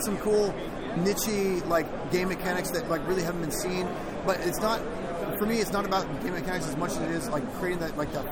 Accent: Seattle, Washington, United States; And then we're from Seattle, so there's so many game conventions in that area.

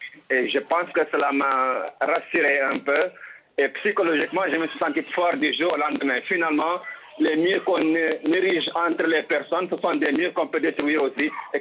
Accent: Mauritania; also born or lived in Senegal; Il faut dire que je suis mauritanien, qui suis né au Sénégal et je n'ai jamais eu de problème pour traverser la frontière.

